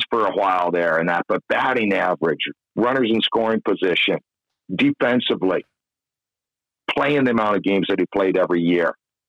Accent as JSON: {"language": "English", "country": "Canada", "said": "he's a Canadian, we're Canadian, stuff like that, but that's irrelevant."}